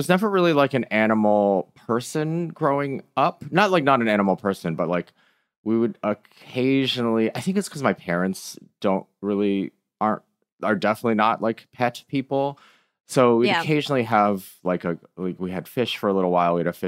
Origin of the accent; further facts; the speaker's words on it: Michigan, United States; I am from Michigan, so that's not like entirely outside of the realm of possibility.